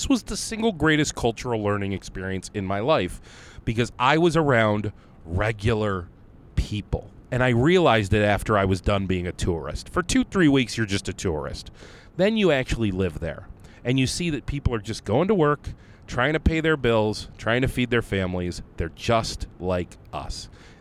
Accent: Conneaut, Ohio, United States; I wanted to be a hot commodity in my hometown when I got home to Conneaut, Ohio.

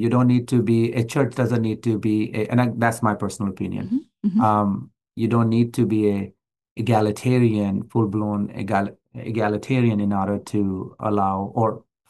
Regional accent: Pakistan; It might be because I'm Pakistani, born Pakistani, so it's a different thing

